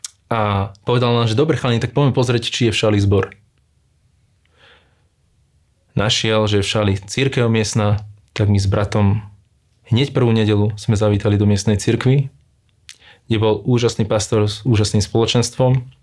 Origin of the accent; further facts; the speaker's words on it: Šaľa, Nitra Region, Slovakia; also born or lived in London; späť v mojom rodnom meste, kde som vyrastal. Bolo to mesto Šala.